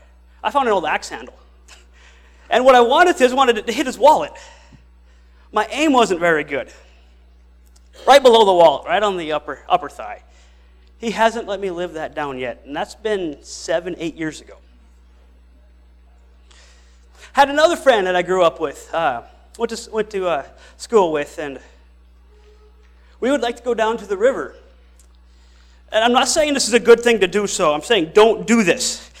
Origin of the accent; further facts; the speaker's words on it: Miles City, Montana, United States; I'm from Miles City, Montana.